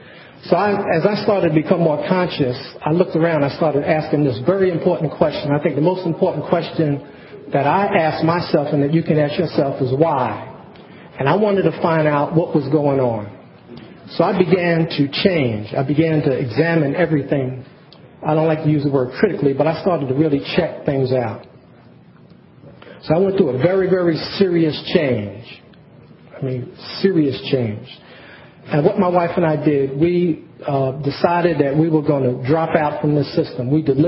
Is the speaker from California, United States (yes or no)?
no; Brooklyn, New York, United States; First of all, I grew up in Brooklyn